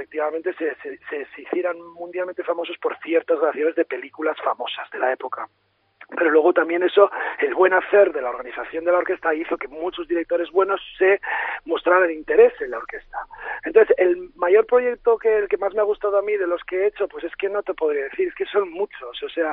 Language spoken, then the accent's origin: Spanish; Bilbao, Basque Country, Spain; ahora mismo te estoy hablando desde Bilbao porque bueno, me he cogido un año sabático y llevo ya 3 meses aquí probando un trabajo de principal de violas de la Sinfónica de Bilbao, que es mi tierra